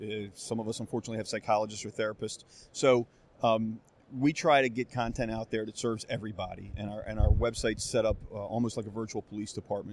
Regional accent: Maryland, United States; I'm from Maryland, so in Montgomery County, Maryland

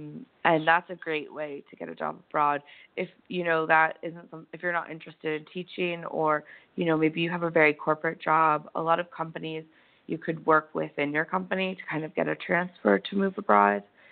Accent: Southampton, New York, United States; I actually just finished the first draft of a book about farmers in my hometown, Southampton, which is also known as the Hamptons.

